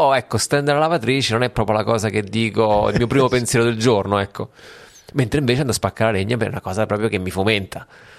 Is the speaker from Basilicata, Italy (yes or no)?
yes; Basilicata, Italy; se io vado a parlare con tutti gli artigiani del mio paese, giù in Basilicata